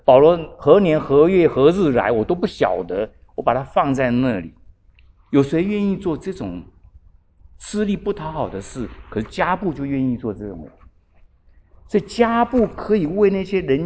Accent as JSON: {"language": "Chinese", "country": "Taiwan", "tie": "born or raised there", "said": "救援投手在我在小时候在台湾的时候"}